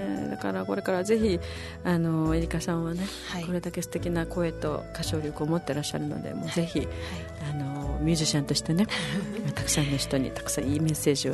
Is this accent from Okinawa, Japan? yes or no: yes; Okinawa, Japan; 私たちはこんなちっちゃな島に生まれた、はい、あのうちなんちゅではあるけれども本当にいろんなとこに行くのもうちなんちゅよね。